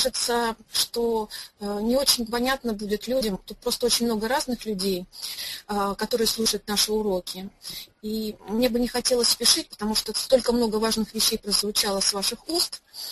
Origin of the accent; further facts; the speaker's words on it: Saint Petersburg, Russia; немножко представлюсь, я из Санкт-Петербурга, психолог, детский психолог